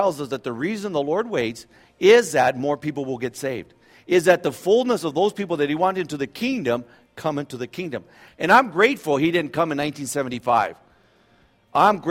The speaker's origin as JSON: {"language": "English", "region": "California", "country": "United States", "tie": "born or raised there", "said": "You know, I grew up in the Central California"}